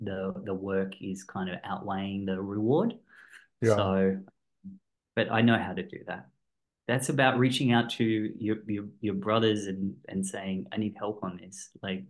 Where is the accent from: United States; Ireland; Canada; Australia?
Australia; Sydney, New South Wales; born there; also born or lived in Melbourne; No, I was born here, but I was born in Sydney and then I moved to Melbourne.